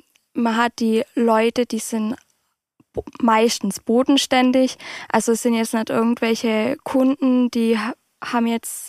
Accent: Fichtenberg, Baden-Württemberg, Germany; now in Mainhardt, Germany; Ich komme ursprünglich aus Fichtenberg, wohne aber mittlerweile in Meinhard.

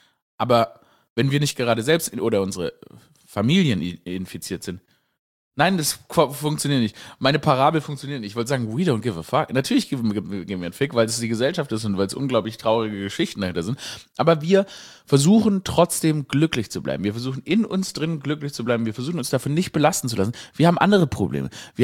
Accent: Baden-Württemberg, Germany; weil ich Schwabe bin, dass sie, oder gebürtiger Schwabe bin

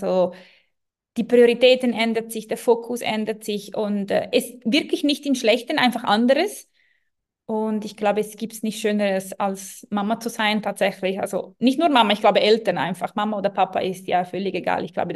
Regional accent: Milan, Lombardy, Italy; German is a second language; moved away as an adult; also born or lived in Germany; now in Basel, Switzerland; Aber ich komme aus Mailand und bin ich dann von Mailand nach Deutschland gezogen für ein paar Jahre. Und dann habe ich tatsächlich aber in die Schweiz gearbeitet, in Basel. Und dann bin ich nach einer gewissen Zeit in Deutschland nach Basel gezogen

